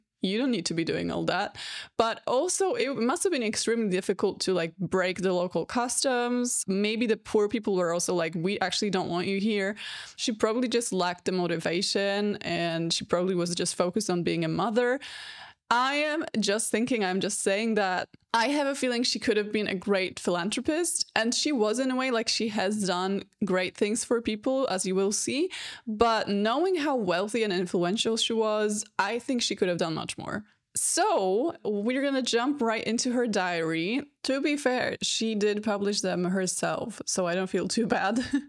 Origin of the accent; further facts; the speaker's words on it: Silesian Voivodeship, Poland; English is a second language; to the Pszczyna Castle, which is less than an hour away from my hometown.